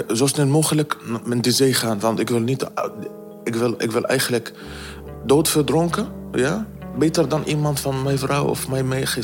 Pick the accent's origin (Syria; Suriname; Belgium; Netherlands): Syria; Dutch is a second language; moved away; Maar ik ben van Syrië gevlucht om niet andere plek dat te zien eigenlijk.